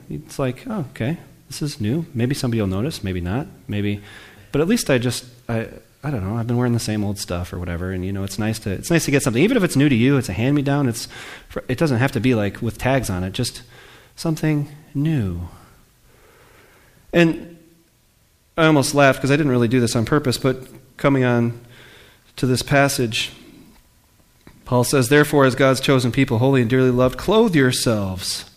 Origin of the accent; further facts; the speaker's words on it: Rockford, Illinois, United States; Now, when I was in high school, I grew up in Rockford, Illinois. Many of you know that.